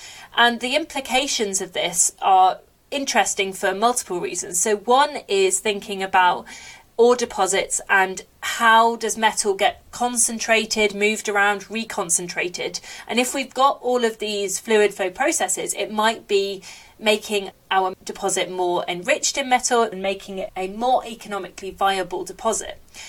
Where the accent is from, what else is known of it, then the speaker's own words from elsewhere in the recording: United Kingdom; now in Canada; So it's been really interesting for me as a British geologist working in Canada, learning about the First Nations